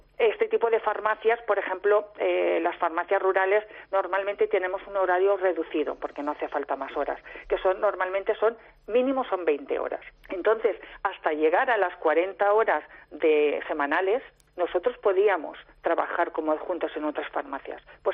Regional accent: Puzol, Valencian Community, Spain; No, yo soy de Puzol, Valencia.

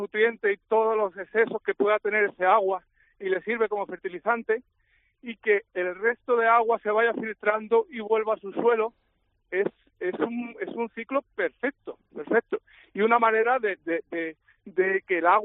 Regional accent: Andalusia, Spain; now in Balearic Islands, Spain; desde que llegué a la isla, que hace 22 años que llegué, que vengo de Andalucía, ¿no? Que soy andaluz, donde allí todos los campos hace 22 años se regaban con agua de pozo

